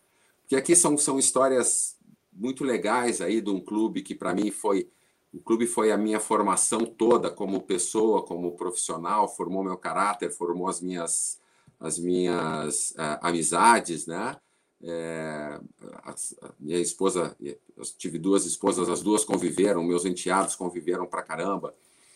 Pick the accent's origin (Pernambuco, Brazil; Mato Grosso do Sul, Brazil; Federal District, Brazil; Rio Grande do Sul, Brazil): Rio Grande do Sul, Brazil; Rio Grande; now in Ilhabela, Brazil; Aqui em Ilhabela, por exemplo, quando eu falo, o pessoal vê que eu sou do Rio Grande do Sul e tudo. E aí perguntam da onde, eu falo de Rio Grande. Eu disse, não é Porto Alegre, é Rio Grande.